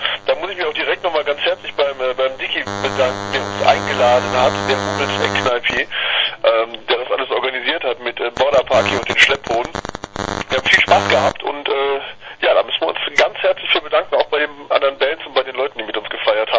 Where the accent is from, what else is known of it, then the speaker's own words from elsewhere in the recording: Leverkusen, North Rhine-Westphalia, Germany; Wir sind großräumig Leverkusen, kann man sagen. Wir verteilen uns auf Köln, Düsseldorf, Leverkusen, den Bereich. Deswegen haben wir keine so richtige Heimstadt